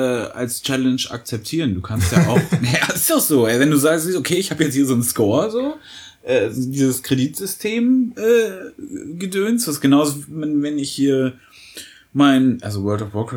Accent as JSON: {"language": "German", "country": "Germany", "said": "Wir kommen ja beide aus der DDR, beziehungsweise sind da geboren worden."}